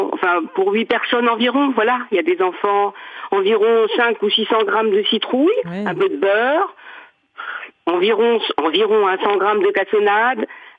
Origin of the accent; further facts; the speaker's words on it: Noisy-le-Sec, Île-de-France, France; Non, je n'ai pas dit 18e, madame, je suis de Noisy-le-Sec.